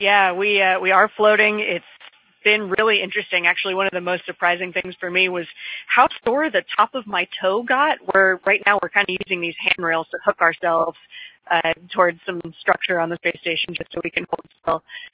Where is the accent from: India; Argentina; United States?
United States; Williamsburg, Virginia; Williamsburg still feels very much like home for me. My mom still lives there.